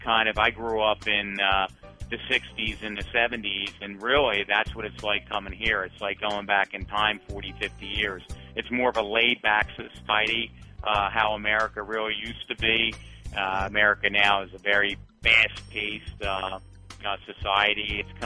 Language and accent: English; New Jersey, United States; now in Gold Coast, Australia; I'm actually from New Jersey, but Adam is a true blue Aussie, born here, born in Sydney, and now we both live, I say luckily, on the Gold Coast in the East Coast of Australia.